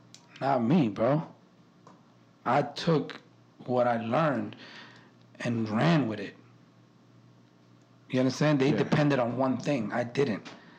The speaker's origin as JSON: {"language": "English", "town": "New York City", "region": "New York", "country": "United States", "tie": "born or raised there", "also_born_or_lived": "Colombia", "said": "So I went from there to New York. I was in Queens for a while, and I went to the Bronx."}